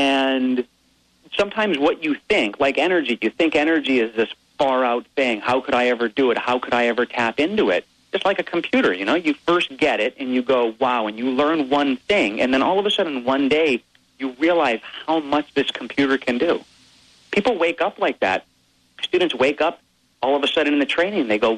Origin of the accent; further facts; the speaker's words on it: Hawaii, United States; See, now I'm from Hawaii, and these fireplace analogies are really tough for me.